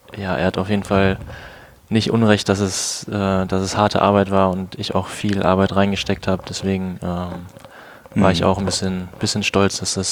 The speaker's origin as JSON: {"language": "German", "town": "Dortmund", "region": "North Rhine-Westphalia", "country": "Germany", "said": "Also als Dortmunder muss ich eigentlich Bier sagen."}